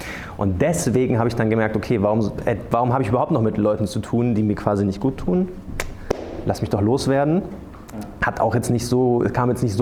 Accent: Munich, Bavaria, Germany; wer München kennt, weiß, in München sehr weiß, sehr christlich auch. Und ich bin in der Gegend aufgewachsen, da gab es wirklich mich und so drei Türken irgendwie.

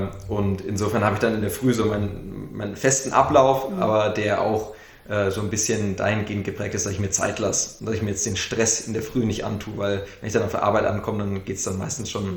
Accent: Nuremberg, Bavaria, Germany; wenn ich zu Besuch in Nürnberg bin. Ich komme irgendwie, also in meiner Heimatstadt

